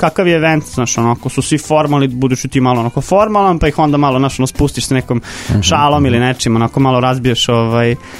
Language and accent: Serbian; Vojvodina, Serbia; imamo tu muzej mađioničarstva ovde kod nas na Banstolu, jel da, u Vojvodini. To je, na Fruškoj gori, ima muzej mađioničarske umetnosti i to je ta neka prednost što mi je to bilo blizu.